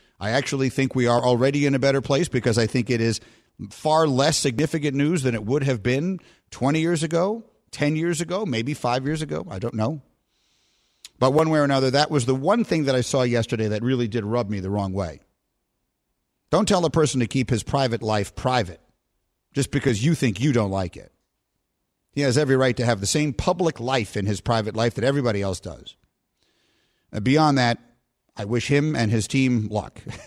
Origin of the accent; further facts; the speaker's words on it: New York City, New York, United States; I grew up in Greenwich Village, New York, which in the 70s, when I was growing up there, was probably the most heavily gay neighborhood in the United States.